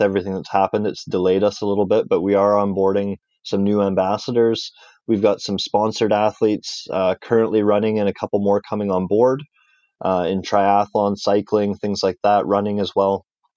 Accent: Canada; So that's as a Canadian, that's a great market as well.

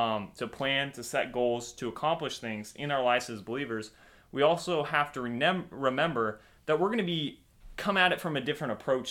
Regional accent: California, United States; now in East Coast, United States; Like we kind of briefly mentioned, I'm from California, living on the East Coast now.

